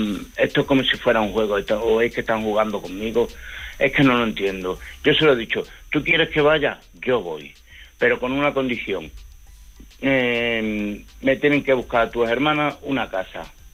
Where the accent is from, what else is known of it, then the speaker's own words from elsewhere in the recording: Badajoz, Extremadura, Spain; Yo soy de Badajoz.